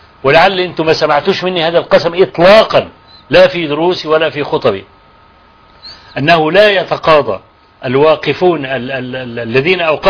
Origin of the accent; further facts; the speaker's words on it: Kafr El Sheikh, Kafr El Sheikh Governorate, Egypt; معظم المشايخ الموجودين في مدينتي في كفر الشيخ يعني